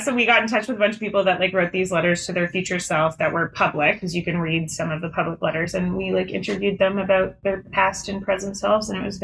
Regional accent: Canada; now in New York, United States; I'm from Canada, but I just moved to New York.

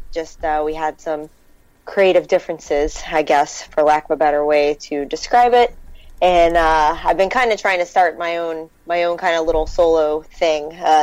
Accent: Florida, United States; I grew up in Florida, so the only team we had was the Braves

